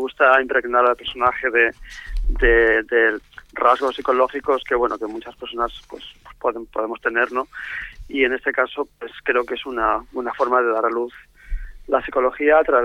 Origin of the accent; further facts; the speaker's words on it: Valencia, Valencian Community, Spain; Soy de Valencia y decidí coger el escenario de Valencia